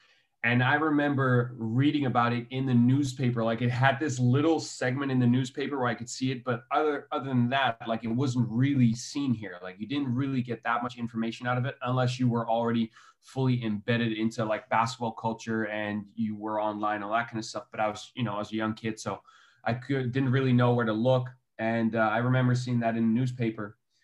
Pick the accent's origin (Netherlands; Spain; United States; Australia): Netherlands; Amsterdam, North Holland; 28 years old. I'm from Amsterdam.